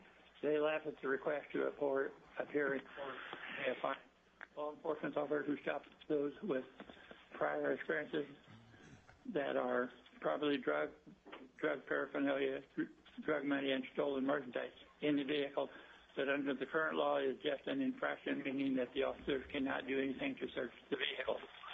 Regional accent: Soldotna, Alaska, United States; from Soldotna, Alaska.

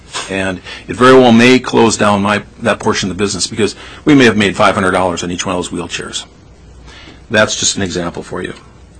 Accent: Sitka, Alaska, United States; I'm a pharmacist from Sitka, Alaska.

